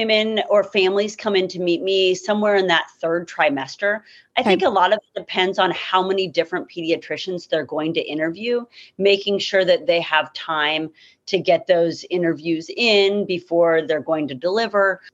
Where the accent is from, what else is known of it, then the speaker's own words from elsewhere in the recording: Kansas City, United States; I am from Kansas City and really never thought I'd be back here, but am loving having a private practice where I grew up.